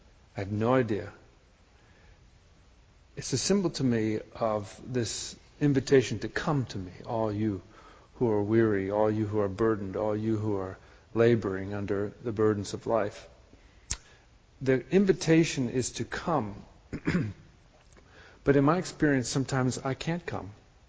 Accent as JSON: {"language": "English", "region": "Wisconsin", "country": "United States", "tie": "born or raised there", "said": "And growing up in Wisconsin, I wasn't the greatest swimmer."}